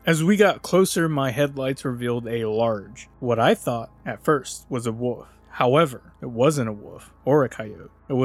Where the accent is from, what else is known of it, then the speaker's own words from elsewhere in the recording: Texas, United States; moved away as an adult; also born or lived in California; I grew up in Texas and have deer hunted all over the state when I was younger. I moved to California for 17 years and lived adjacent to the National Forest